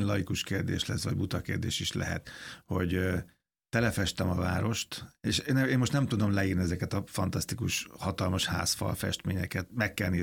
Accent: Pest, Hungary; Azt mondta, hogy Pest megyei, én is Pest megyei vagyok

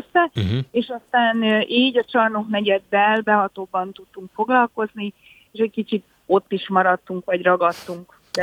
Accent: Budapest, Hungary; én belvárosba születtem, Terézvárosba, ott éltem nagyon-nagyon sokáig

